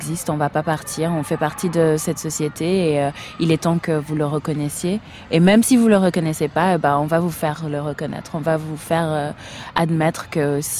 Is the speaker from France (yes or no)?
no; Uganda; moved away; also born or lived in Switzerland; J'ai grandi en Ouganda, je suis née en Ouganda et ensuite j'ai vécu en Suisse.